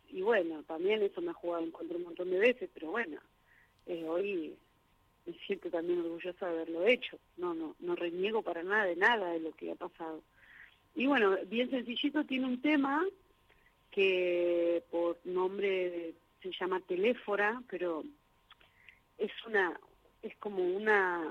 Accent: La Matanza, Buenos Aires Province, Argentina; nosotros somos el conurbano bonaerense, eso también, de Matanza.

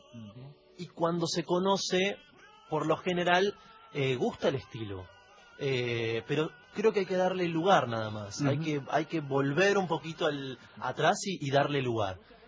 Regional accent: La Plata, Buenos Aires Province, Argentina; yo soy de La Plata

